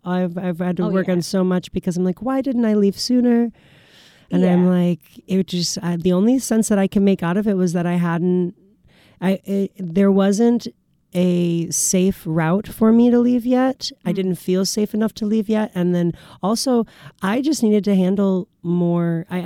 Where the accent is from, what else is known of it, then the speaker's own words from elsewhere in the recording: Rockford, Illinois, United States; now in Madison, United States; Well, I've performed plenty of places in my hometown of Rockford, Illinois. And then when I moved to Madison